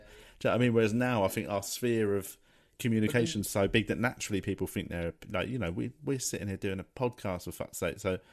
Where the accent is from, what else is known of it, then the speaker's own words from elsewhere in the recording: Tooting, London, United Kingdom; I grew up in Tooting, surrounded by all sorts of people